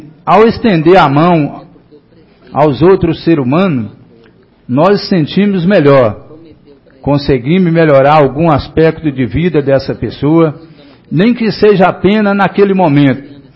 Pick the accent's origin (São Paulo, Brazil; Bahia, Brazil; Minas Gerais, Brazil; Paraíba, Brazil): Bahia, Brazil; now in Formosa, Brazil; eu sou de família humilde, vim da Bahia até a cidade de Formosa. Nos tempos, meus pais me disseram que a gente veio da Bahia até a Formosa até a pé.